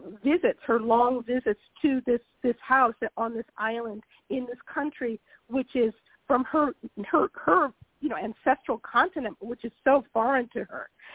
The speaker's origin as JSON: {"language": "English", "country": "United States", "lives_now": "Italy", "said": "I've never stopped feeling that I'm an American, that I am a foreigner. I speak, you know, very good fluent Italian."}